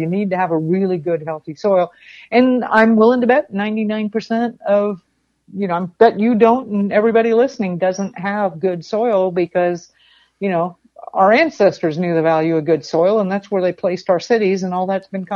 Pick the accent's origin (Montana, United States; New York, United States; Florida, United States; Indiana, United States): Florida, United States; I grew up in South Florida and I was a kid and I was always barefoot.